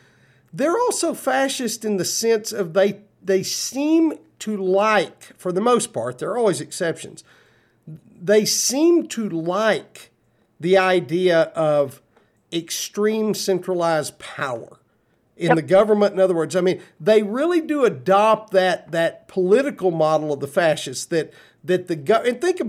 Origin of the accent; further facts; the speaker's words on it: United States; And I don't get that as an American.